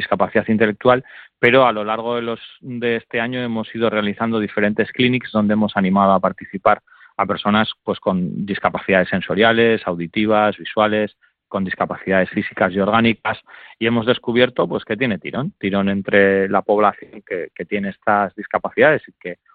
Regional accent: Bilbao, Basque Country, Spain; Pues sí, mira, y como somos muy de Bilbao

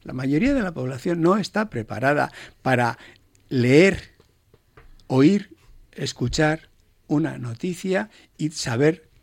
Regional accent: Ondarroa, Basque Country, Spain; yo que soy de Ondarroa

